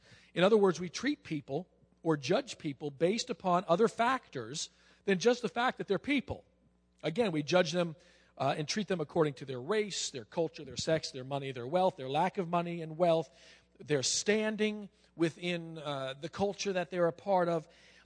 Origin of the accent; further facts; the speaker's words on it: Staten Island, New York, United States; So I grew up in Staten Island, and I got friends.